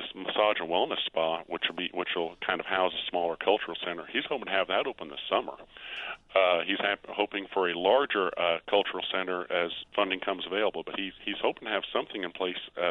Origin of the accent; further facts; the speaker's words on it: Carlinville, Illinois, United States; That was actually found in my hometown, Carlinville.